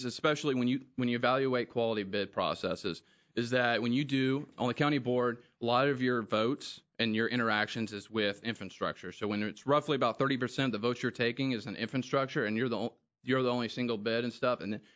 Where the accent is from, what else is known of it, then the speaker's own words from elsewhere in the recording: Macon, United States; And I grew up in Macon. I grew up here. Besides my time in the Army that I left and then came back